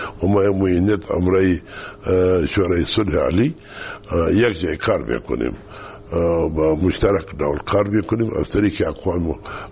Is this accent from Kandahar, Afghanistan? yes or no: yes; Kandahar, Afghanistan; ما از کندهار هستیم.